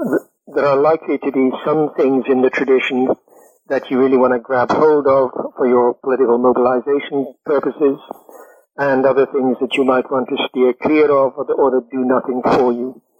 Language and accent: English; United Kingdom; I said, you know, I don't have a methodology, I'm British.